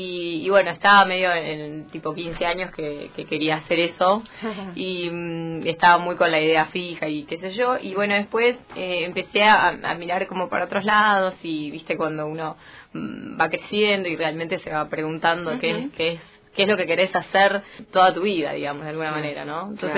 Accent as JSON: {"language": "Spanish", "town": "Río Grande", "region": "Tierra del Fuego", "country": "Argentina", "tie": "born or raised there", "said": "nací acá en Río Grande, en el hospital, cuando era territorio y no era provincia."}